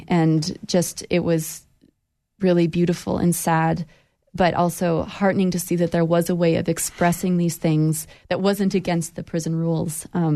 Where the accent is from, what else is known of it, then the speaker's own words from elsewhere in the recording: Idaho, United States; So even a thing as casual as, oh, I grew up in Idaho, we were taught that is off limits.